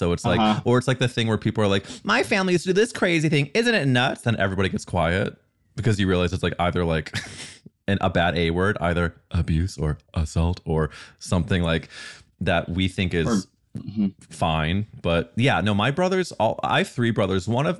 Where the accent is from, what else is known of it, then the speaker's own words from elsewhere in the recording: Midwest, United States; Mine was very much like there were no out people growing up in the Midwest.